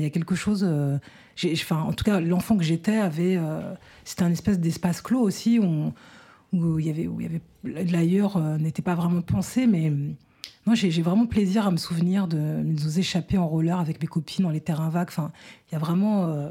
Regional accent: France; born there; moi, je suis née en France sous le régime du droit du sol.

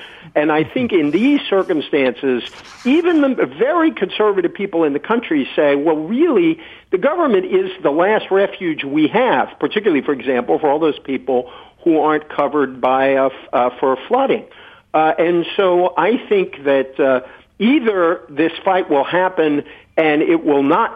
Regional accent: New England, United States; First of all, could I say I grew up in New England, and I think Vermont is one of the most wonderful places on the face of God's earth

